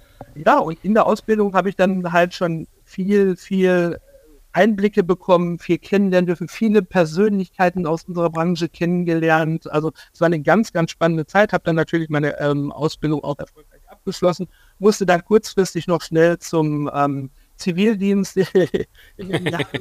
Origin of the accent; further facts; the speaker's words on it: Essen, North Rhine-Westphalia, Germany; Als Essener